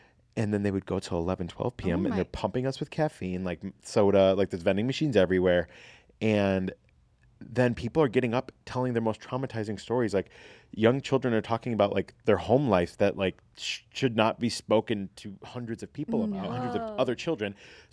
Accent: Naperville, Illinois, United States; I grew up in the Chicago suburbs, an area called Naperville.

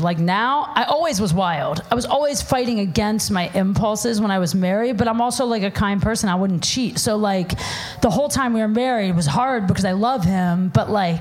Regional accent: Ohio, United States; I was going to college in Chicago. I was from Ohio.

